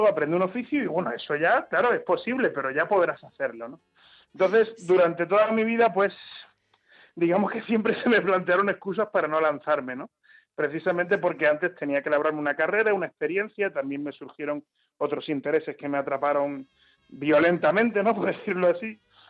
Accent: Málaga, Andalusia, Spain; efectivamente soy malagueño, nací en Málaga y viví allí los primeros 15 años de mi vida y luego la época universitaria y mis primeros años de trabajo. O sea, la mayor parte de mi vida ha estado en Málaga

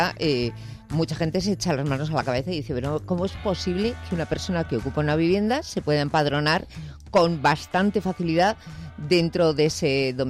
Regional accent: Basque Country, Spain; Yo soy vasca y me lo conocía.

